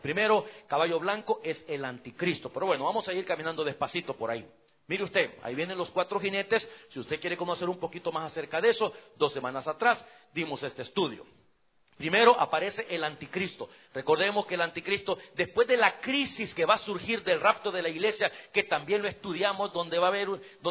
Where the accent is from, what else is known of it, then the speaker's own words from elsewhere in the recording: El Salvador; Por ejemplo, en mi país, tiembla todos los santos días. Es por eso que esa área se conoce como el Valle de las Hamacas, allá en El Salvador.